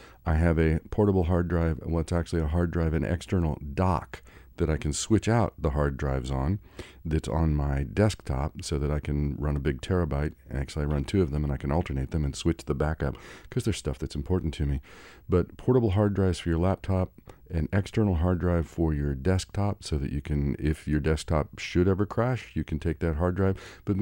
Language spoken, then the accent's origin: English; Kansas, United States; When I was growing up in Kansas, which is not exactly the heartbeat of the spiritual, metaphysical, New Age community, and certainly wasn't when I was growing up there